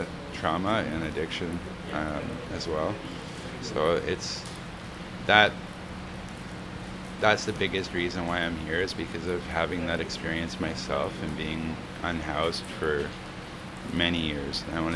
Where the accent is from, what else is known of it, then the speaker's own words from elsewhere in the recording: New Westminster, British Columbia, Canada; I grew up in New Westminster, Burnaby area.